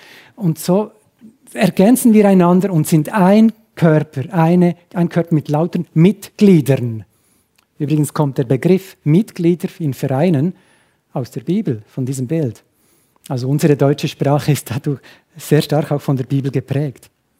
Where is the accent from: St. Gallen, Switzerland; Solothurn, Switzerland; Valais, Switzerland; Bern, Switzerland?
Bern, Switzerland; Huttwil; Bei uns zu Hause in Huttwil, also etwa 20 Kilometer südlich